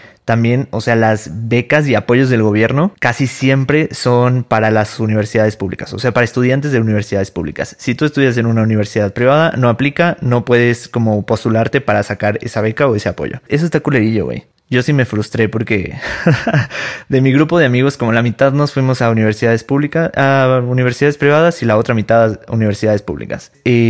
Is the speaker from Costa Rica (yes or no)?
no; Tulancingo, Hidalgo, Mexico; also born or lived in Puebla; Yo soy foráneo, estudié en Puebla, pero realmente soy de Tulancingo Hidalgo, que es un pueblo muy chiquito, bueno, una ciudad muy chiquita, donde todo el mundo se conoce, o bueno, por lo menos todo el mundo nos conocíamos.